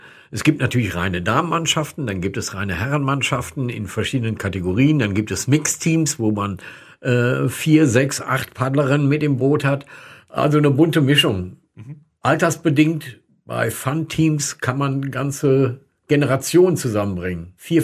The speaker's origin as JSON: {"language": "German", "town": "Borken", "region": "North Rhine-Westphalia", "country": "Germany", "said": "Ich bin aus Borken, aus dem Münsterland, genau."}